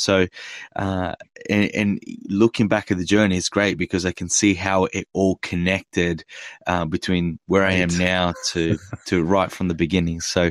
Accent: Italy; English is a second language; I grew up in Italy

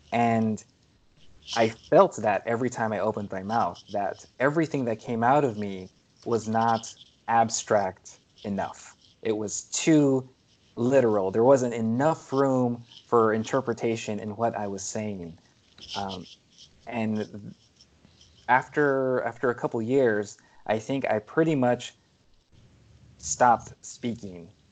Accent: United States; While me being American, I did not have the expectation of being seen as other. I had always been in my community for my entire life.

